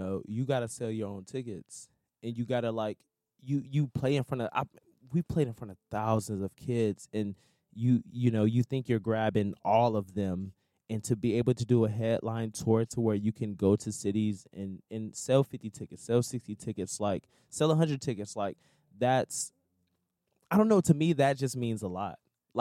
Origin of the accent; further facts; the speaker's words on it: Houston, Texas, United States; You know, being from Houston, like, my parents, you know, my stepdad was a pastor, and my mom was in the church